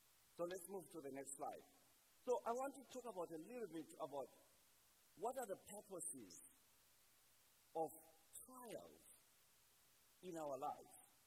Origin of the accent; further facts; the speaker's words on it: Zimbabwe; as some of you already know, I am from Zimbabwe.